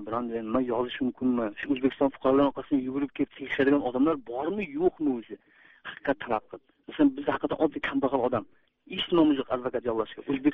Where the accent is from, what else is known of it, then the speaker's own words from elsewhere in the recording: Olmaliq, Tashkent Region, Uzbekistan; now in Surgut, Russia; Men o'zbek, O'zbekistonlik, Namangandan, Andijondan, men o'zim Olmaliqdan.